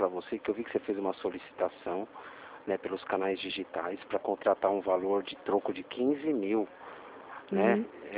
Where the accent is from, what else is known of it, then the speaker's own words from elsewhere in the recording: Atibaia, São Paulo, Brazil; eu sou de São Paulo, aqui de Atibaia